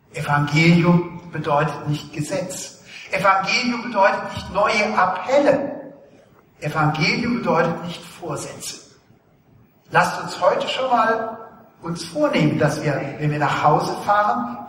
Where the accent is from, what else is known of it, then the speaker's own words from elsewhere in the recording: Rhineland, Germany; nachdem ich als Rheinländer euphorische Komplimente machte